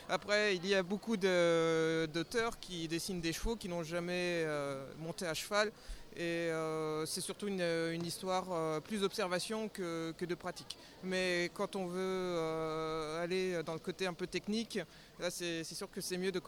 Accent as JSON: {"language": "French", "town": "Angoulême", "region": "Nouvelle-Aquitaine", "country": "France", "said": "Je suis originaire de Charente, Angoulême."}